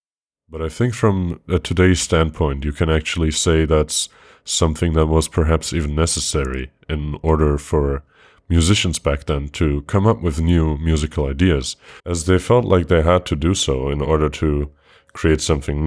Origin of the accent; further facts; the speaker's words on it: Germany; English is a second language; I'm a German student at the HHU Düsseldorf.